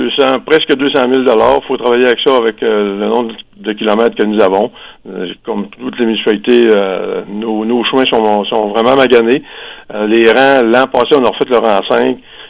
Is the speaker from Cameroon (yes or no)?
no; Saint-Henri-de-Taillon, Quebec, Canada; Maintenant, nous, chez nous, à Saint-Henri-Taillon, on passe à l'action à ce niveau-là.